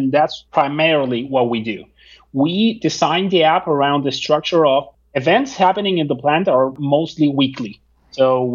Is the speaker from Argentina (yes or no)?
yes; Argentina; English is a second language; now in United States; I'm from Argentina and I've traveled around the world.